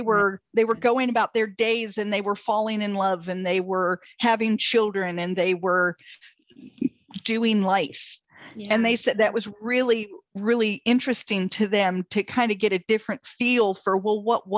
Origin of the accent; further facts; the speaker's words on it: United States; Well, and especially as an American who has done very little international travel. Mm. You know, I know North Carolina and I know the East Coast of the United States.